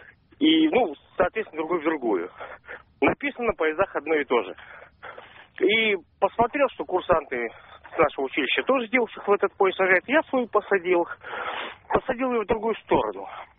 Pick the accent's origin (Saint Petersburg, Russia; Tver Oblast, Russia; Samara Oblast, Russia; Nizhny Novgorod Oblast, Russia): Saint Petersburg, Russia; я из Петербурга.